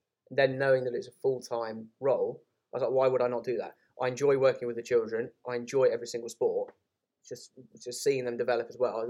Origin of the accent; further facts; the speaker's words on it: Cambridge, East of England, United Kingdom; I'm from Cambridge, so actually not too far from here. I was born and bred in Cambridge, went to prep school in Cambridge. Then I went to boarding school in Norfolk, which also is not too far. And then did bits and bobs in Cambridge before I went down to Somerset.